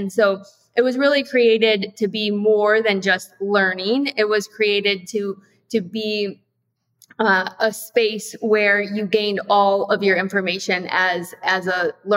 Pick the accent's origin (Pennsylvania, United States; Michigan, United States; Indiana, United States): Michigan, United States; So I'm from Michigan originally, and career started out in the Silicon Valley working for Hewlett Packard